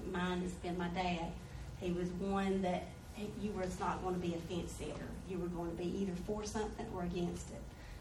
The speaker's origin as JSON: {"language": "English", "town": "Waycross", "region": "Georgia", "country": "United States", "said": "as you can tell, I'm not from the North. I'm from Waycross, and I've lived here longer than I have in Waycross so far"}